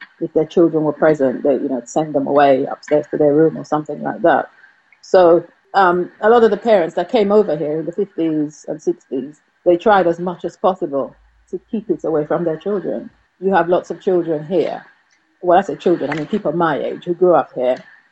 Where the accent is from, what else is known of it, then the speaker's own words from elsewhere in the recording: England, United Kingdom; I grew up mainly in England